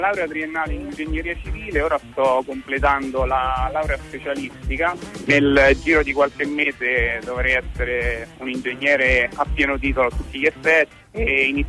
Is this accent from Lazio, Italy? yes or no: yes; Fondi, Lazio, Italy; Io sono di Fondi.